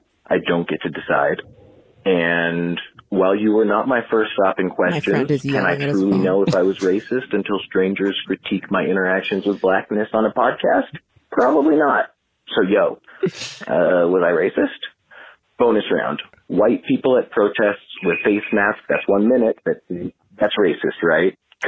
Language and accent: English; Oregon, United States; Okay, I'm hella white. I'm from Oregon.